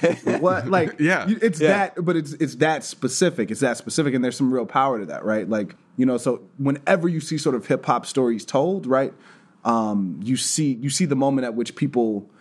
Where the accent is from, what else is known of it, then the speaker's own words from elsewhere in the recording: Chicago, Illinois, United States; born there; I was born in Roseland. When I was born, we lived in Riverdale.